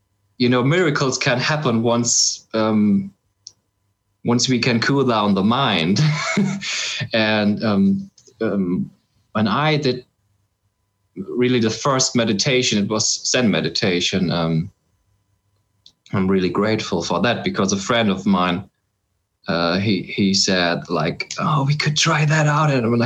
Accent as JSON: {"language": "English", "country": "Germany", "tie": "born or raised there", "said": "especially here growing up in Germany"}